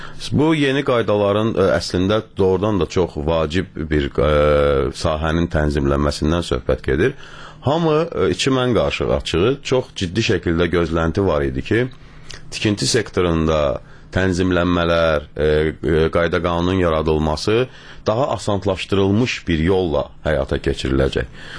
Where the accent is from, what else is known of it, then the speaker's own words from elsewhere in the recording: Baku, Azerbaijan; mən özüm Yasamalda böyümüşəm